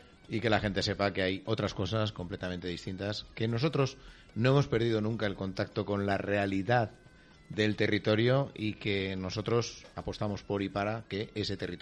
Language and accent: Spanish; Madrid, Community of Madrid, Spain; born there; yo nací en Madrid, pero yo entré en Madrid, pero Madrid no entró en mí.